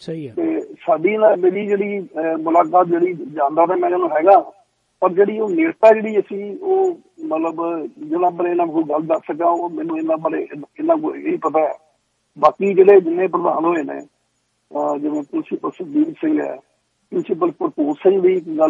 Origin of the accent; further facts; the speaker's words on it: Punjab, India; born there; ਕਿਉਂਕਿ ਮੈਂ ਉਦੋਂ ਬਹੁਤ ਛੋਟਾ ਸੀ ਜਿਸ ਵੇਲੇ ਇਹ ਮੇਰਾ ਜਨਮ ਪੰਜਾਬ ਹੈ